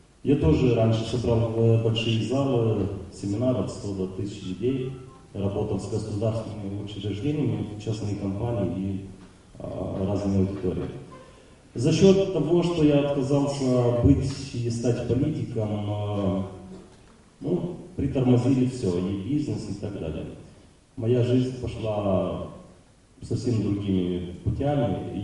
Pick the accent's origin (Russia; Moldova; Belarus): Moldova; Я первый автор из Молдовы